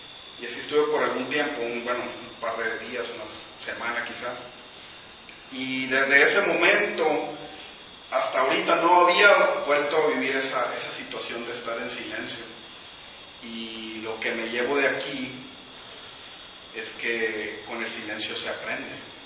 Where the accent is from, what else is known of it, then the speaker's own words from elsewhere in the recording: Hermosillo, Sonora, Mexico; Yo también soy de Hermosillo, allá nací y siempre desde niño he estado buscando algo